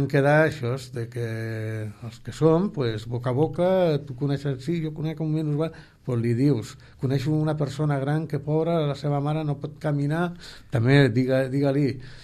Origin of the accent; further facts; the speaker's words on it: Tarragona, Catalonia, Spain; dic, escolti, dic, però jo sóc de Tarragona.